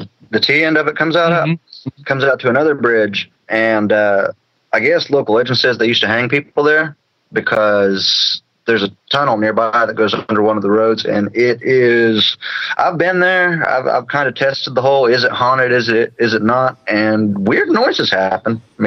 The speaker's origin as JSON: {"language": "English", "town": "Fort Gay", "region": "West Virginia", "country": "United States", "tie": "born or raised there", "said": "in Fort Gay, my hometown, the football field used to have an actual mound there"}